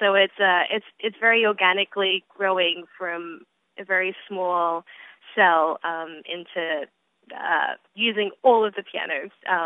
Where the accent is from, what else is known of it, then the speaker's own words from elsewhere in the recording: Australia; especially as an Australian, I love being able to bring Australian works outside of Australia.